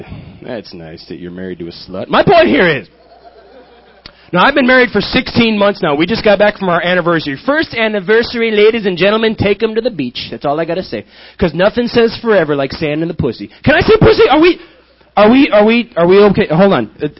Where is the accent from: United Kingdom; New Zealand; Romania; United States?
United Kingdom; I'm British, which is cool.